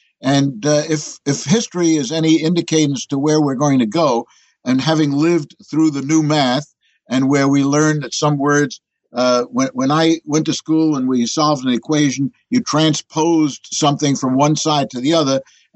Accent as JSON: {"language": "English", "town": "New York City", "region": "New York", "country": "United States", "said": "when I'm in Europe, I'm not introduced as an American. I'm introduced as a New Yorker."}